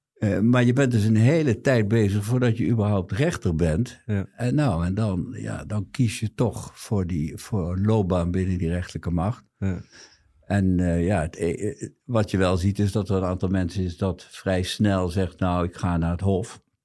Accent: Limburg, Netherlands; now in Amsterdam, Netherlands; Ik kom ook uit die kant. Ik kom uit Limburg, yeah, van oorsprong.

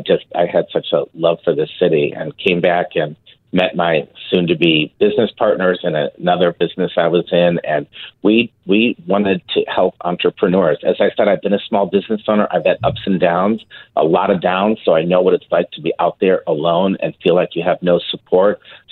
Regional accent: Chicago, Illinois, United States; now in St. Louis, United States; I'm a Chicago native, born and raised in Chicago. I've moved to St. Louis. I've never looked back.

